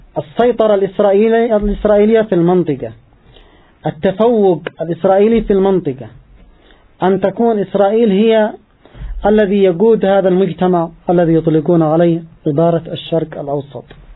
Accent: Yemen; أما عندنا في اليمن فما قبل ثورة 21 من سبتمبر كان هناك وصايا خارجية

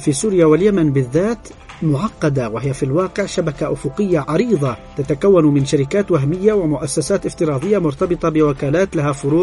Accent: Yemen

